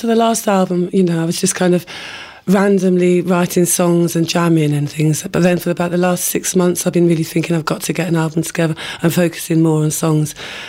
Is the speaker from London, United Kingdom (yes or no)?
yes; London, United Kingdom; moved away as an adult; now in Bristol, United Kingdom; I moved here when I was 21 because my friend was here and I thought Bristol was really cool.